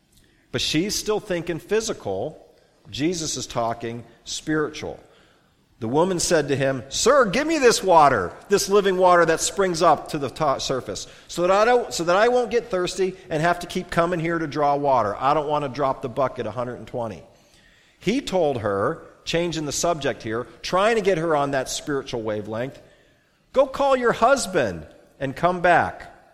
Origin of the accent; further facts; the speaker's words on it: Pennsylvania, United States; Or where I grew up in Northwest Pennsylvania, we call it a creek.